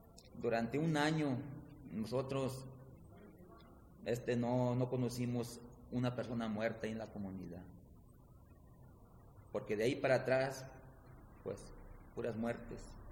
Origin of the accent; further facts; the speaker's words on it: Michoacán, Mexico; nosotros venimos desde la costa de Michoacán y pues está un poco retirado.